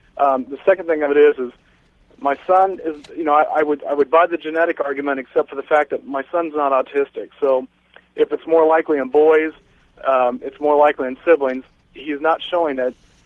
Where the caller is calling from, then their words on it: Indianapolis, Indiana, United States; I'm calling you from the night shift here in Indianapolis, Indiana. I'm a police officer.